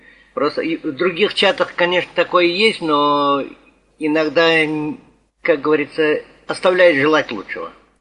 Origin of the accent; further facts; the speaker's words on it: Bashkortostan, Russia; я из Башкортостана.